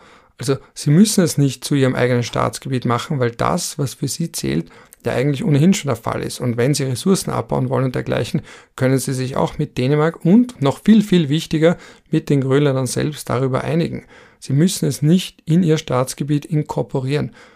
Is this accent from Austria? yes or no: yes; Austria; so viel kann ich als Österreicher schon sagen